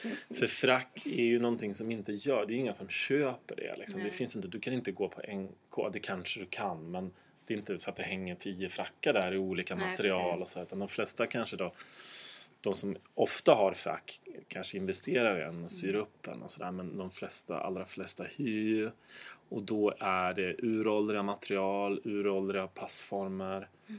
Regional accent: Östersund, Jämtland County, Sweden; Jag är uppvuxen i Östersund.

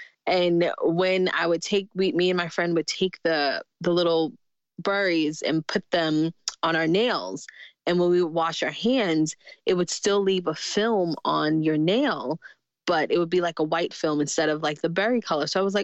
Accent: New York City, New York, United States; born or raised there

